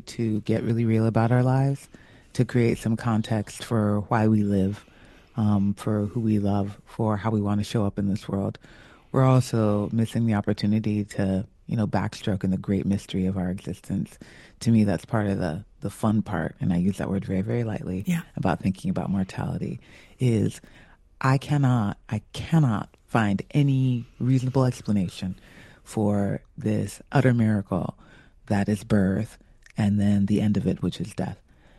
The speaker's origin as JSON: {"language": "English", "region": "California", "country": "United States", "tie": "born or raised there", "also_born_or_lived": "Maryland", "said": "We started off in Bethesda, Maryland, where my youngest sister was born. From there, after my father joined us, we came to California"}